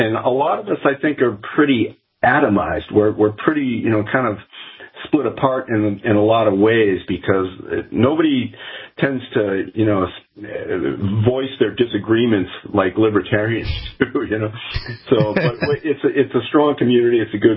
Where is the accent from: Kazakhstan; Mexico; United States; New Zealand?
United States; Acton, Massachusetts; born or raised there